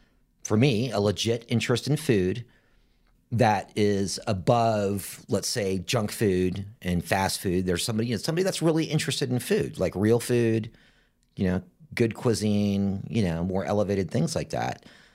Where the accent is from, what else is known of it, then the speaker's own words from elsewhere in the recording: Miami, Florida, United States; also born or lived in New York City / Los Angeles; I mean, and I grew up in Miami, lived in New York City, lived in Los Angeles